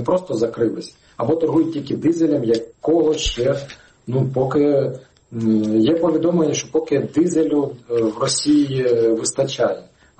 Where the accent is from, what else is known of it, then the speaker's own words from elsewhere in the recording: Luhansk Oblast, Ukraine; Я теж з Луганської області.